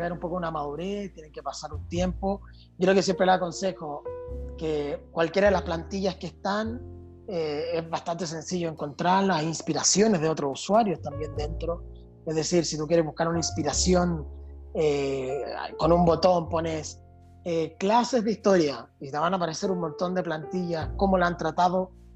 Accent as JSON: {"language": "Spanish", "country": "Chile", "lives_now": "Europe", "said": "yo soy chileno, yo te lo había comentado a ti, y bueno, estoy viviendo en Europa"}